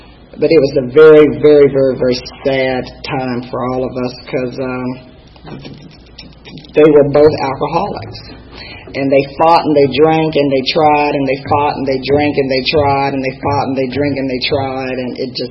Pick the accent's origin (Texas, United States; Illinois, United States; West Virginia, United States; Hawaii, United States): West Virginia, United States; Huntington; born there; I was born in Huntington, West Virginia. It's an extremely small town.